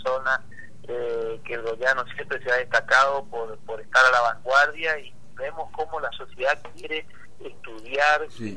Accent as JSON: {"language": "Spanish", "town": "Goya", "region": "Corrientes", "country": "Argentina", "lives_now": "Corrientes, Argentina", "said": "Soy goyano y la verdad que, bueno, cada vez que vengo a Goya después me cuesta volver a Corrientes, digo la verdad. Me gusta mucho mi ciudad, y sigo siendo goyano, por supuesto."}